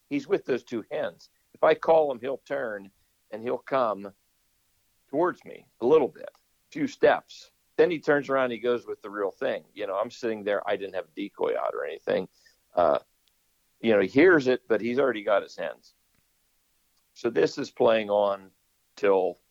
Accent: Pennsylvania, United States; I mean, I am a hick from Western PA, but I just never drove a tractor.

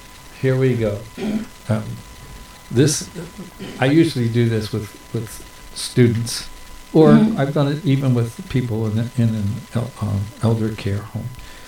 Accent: Baltimore, Maryland, United States; Where I grew up in Baltimore, there was a school mm-hmm. named for him.

